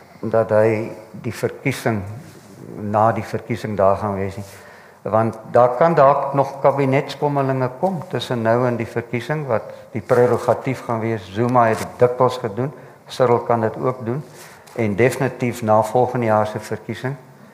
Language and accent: Afrikaans; Mpumalanga, South Africa; So jy weet, ek kom van Mpumalanga af, qua ja.